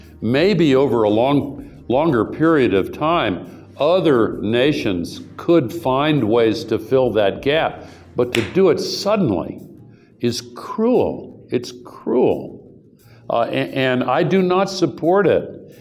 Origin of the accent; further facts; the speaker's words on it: United States; As an American, I certainly did not vote for Donald Trump.